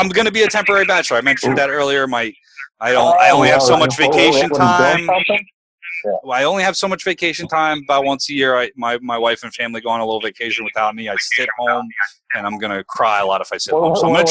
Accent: Avenel, New Jersey, United States; I'm from Avenel.

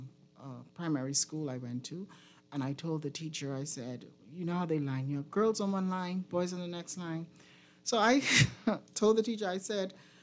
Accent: Bahamas; Well, for me, growing up in the Bahamas, coming under a religious background, coming from a loving family

